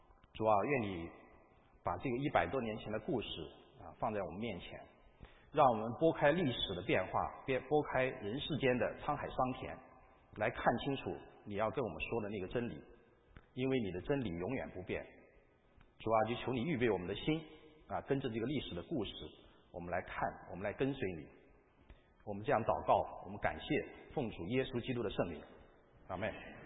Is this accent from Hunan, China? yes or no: no; Zhenjiang, Jiangsu, China; 是关于我的家乡江苏镇江。